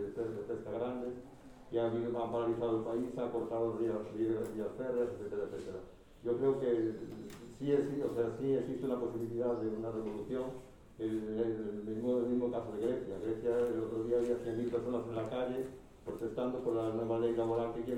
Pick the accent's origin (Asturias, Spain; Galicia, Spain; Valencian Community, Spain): Galicia, Spain; yo soy una persona de campo, soy gallego y soy de un pueblo pequeño